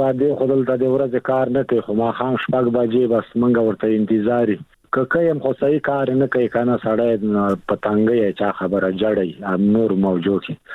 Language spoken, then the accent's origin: Pashto; Afghanistan; نو دغسې موږ هم افغانان تاسو غوندې